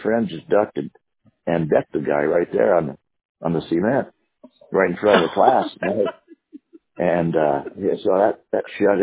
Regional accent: Concord, California, United States; See, I grew up in Concord. You know where Concord's at?

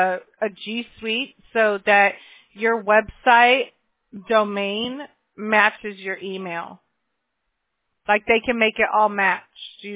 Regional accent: Mobile, Alabama, United States; born there; Well, I was born in Mobile, Alabama.

